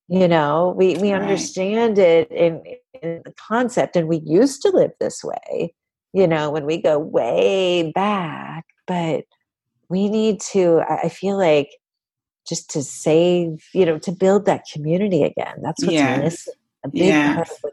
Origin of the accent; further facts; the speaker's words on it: Chicago, Illinois, United States; moved away as an adult; I returned to Chicago. That's my hometown mm-hmm. to have her.